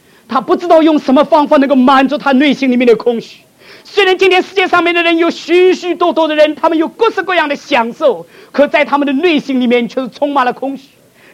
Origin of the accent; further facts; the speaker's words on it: United States; 我们美国人纳税就是养这样的人